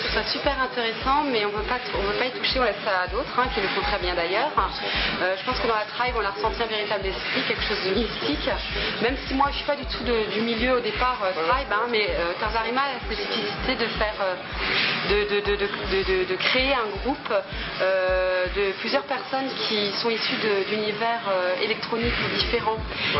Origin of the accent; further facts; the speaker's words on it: Strasbourg, Grand Est, France; Strasbourgeoise, ouais. En fait, on est vraiment des Strasbourgeois purs et durs.